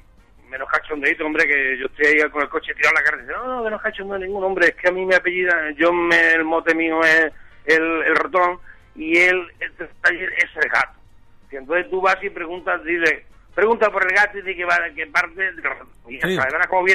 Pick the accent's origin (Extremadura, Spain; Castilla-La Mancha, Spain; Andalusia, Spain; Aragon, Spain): Extremadura, Spain; Berlanga; Sí, que yo soy del pueblo este, de Berlanga.